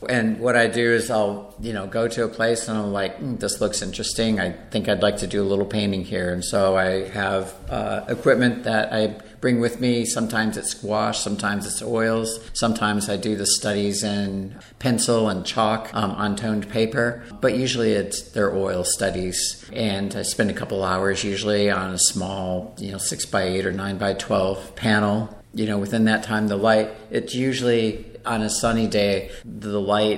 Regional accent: Fort Lauderdale, Florida, United States; I grew up in Southeast Florida in Fort Lauderdale at a time where there were still some wild spaces

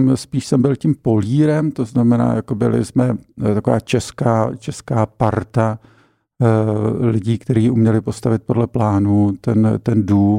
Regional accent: Šumperk, Olomouc Region, Czechia; now in Prague, Czechia; já jsem taková pražská naplavenina, pocházím ze Šumperka, kde jsem se narodil před nějakými dávnými lety. Moji rodiče byli oba dva učitelé

